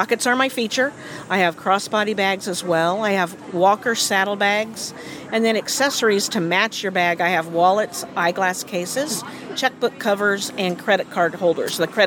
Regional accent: Sheridan, Indiana, United States; I grew up in Sheridan, Indiana, where I'm living now. My husband and I lived in Westfield for several years.

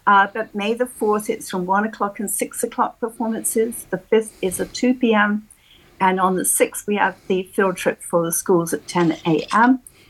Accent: England, United Kingdom; now in Northwest Indiana, United States; I came from England and I've seen it done over there

